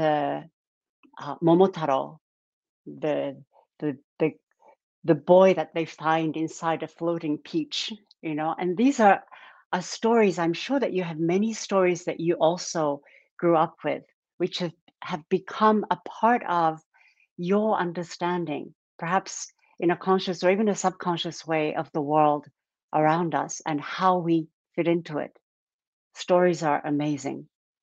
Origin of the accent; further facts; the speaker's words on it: Japan; also born or lived in Australia / United States / France; I am a priestess of Avalon, priestess of Goddess, but I originally come from Japan, and I grew up partially in Japan and then in Australia, the United States, France. So I'm kind of a nomad.